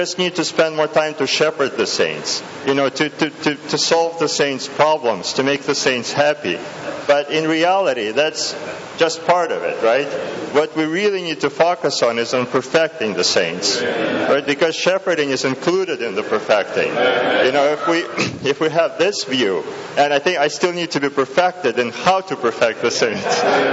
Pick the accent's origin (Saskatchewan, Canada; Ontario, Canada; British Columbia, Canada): Saskatchewan, Canada; Saskatoon; Daniel and I, we're from Saskatoon